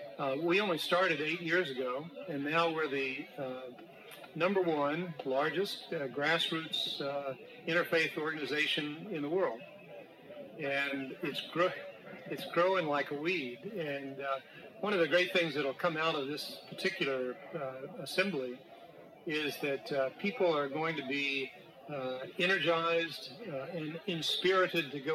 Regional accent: United States; For instance, I'm an American

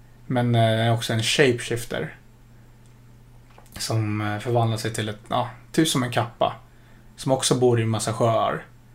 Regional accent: Philippines; Det är där jag är ifrån.

